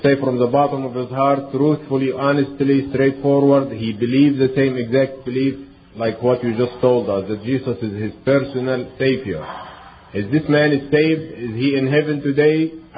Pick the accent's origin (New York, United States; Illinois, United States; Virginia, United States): Illinois, United States; Chicago; You see, Dr. Archer and myself, we come from Chicago.